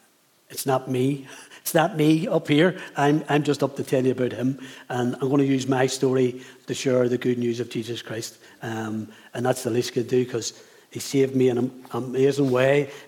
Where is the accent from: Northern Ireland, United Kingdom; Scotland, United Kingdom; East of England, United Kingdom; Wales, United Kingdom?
Northern Ireland, United Kingdom; Belfast; 1961. I was born and born in East Belfast.